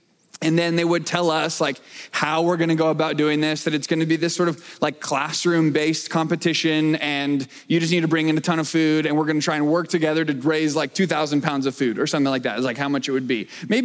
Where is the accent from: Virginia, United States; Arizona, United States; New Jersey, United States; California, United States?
Arizona, United States; and also I'm from Arizona, so that's fun. And growing up in Arizona